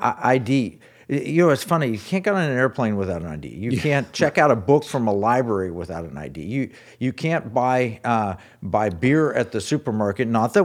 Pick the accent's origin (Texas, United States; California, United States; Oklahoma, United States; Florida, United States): Oklahoma, United States; Tulsa; I grew up in Tulsa, Oklahoma.